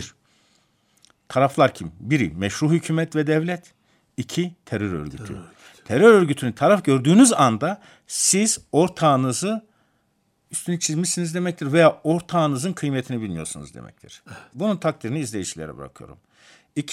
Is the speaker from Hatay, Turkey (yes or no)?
no; Erzurum, Turkey; also born or lived in Bitlis; Erzurumluyum ama.